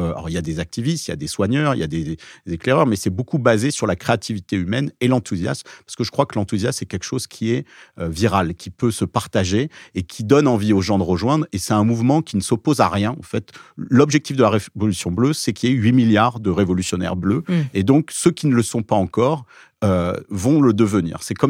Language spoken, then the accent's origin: French; Nice, Provence-Alpes-Côte d'Azur, France; découvert quand j'avais 16 ans, à Nice